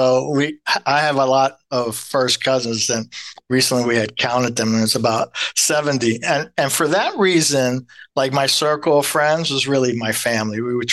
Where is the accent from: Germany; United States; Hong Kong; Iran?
United States; Elizabeth, New Jersey; I began my teaching career back in my hometown, Elizabeth.